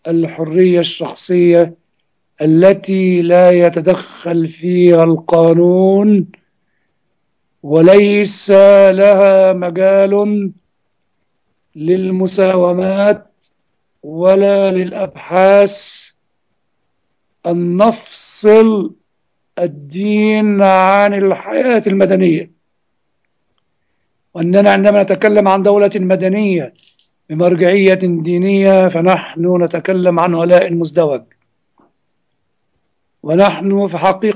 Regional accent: Egypt; أنا مصري أولا وثانيا وثالثا، ومسيحيتي هي علاقة بيني وبين الله

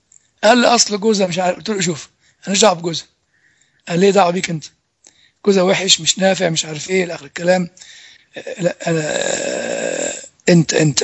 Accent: Egypt; الشفاء الروحي هنا ما أعرفش إذا كان في كلام كتب عندنا في مصر بالعربي ولا لا

